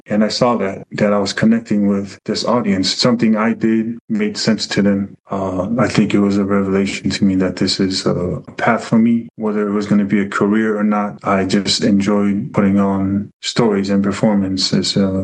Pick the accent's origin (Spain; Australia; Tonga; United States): Tonga; I grew up in Tonga. I know as much as I took in from when I grew up in Tonga about Tongan history